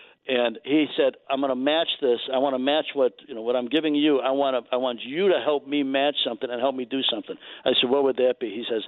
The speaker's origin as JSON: {"language": "English", "town": "Franklin Park", "region": "Illinois", "country": "United States", "tie": "born or raised there", "said": "but I grew up in Franklin Park. We had an Italian delicatessen there, still there, Alan Joe's."}